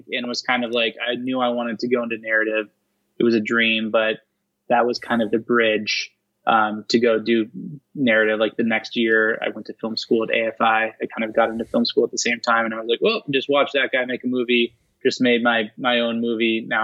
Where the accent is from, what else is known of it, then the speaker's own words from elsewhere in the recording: Santa Barbara, California, United States; And I grew up in Santa Barbara, California, just up the coast. So LA was kind of like nearby too.